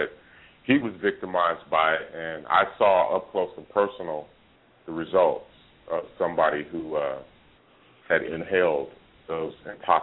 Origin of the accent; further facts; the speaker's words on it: California, United States; now in Georgia, United States; When I moved to Georgia in 2002, I'm from California. I grew up with Mexicans.